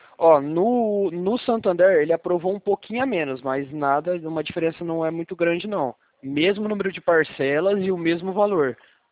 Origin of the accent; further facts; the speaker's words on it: Marília, São Paulo, Brazil; Eu sou da cidade de Marília, interior de São